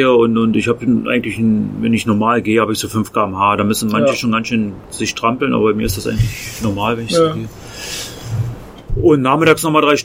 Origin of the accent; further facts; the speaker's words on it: Spremberg, Brandenburg, Germany; born there; Deswegen komme ich dann auch durch Potsdam und gehe durch meine Geburtsstadt Spremberg in der Lausitz.